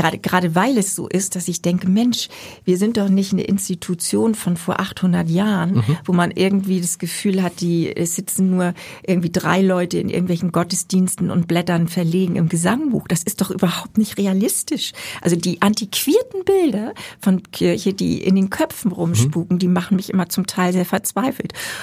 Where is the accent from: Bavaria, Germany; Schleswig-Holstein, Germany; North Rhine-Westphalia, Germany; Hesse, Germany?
Schleswig-Holstein, Germany; Wesselburen; Ich bin ja auf dem Dorf aufgewachsen, also Wesselburen in Dithmarschen